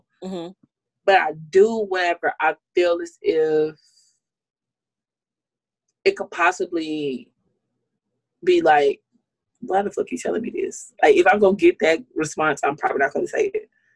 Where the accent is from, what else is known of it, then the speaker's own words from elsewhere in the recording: Houston, Texas, United States; Houston, Texas. Like, that's my hometown.